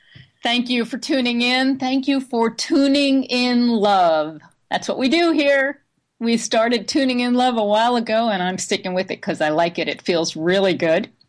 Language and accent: English; New York, United States; also born or lived in California; I live in New York right now, and I'm from New York, but I was living in California for about 9 years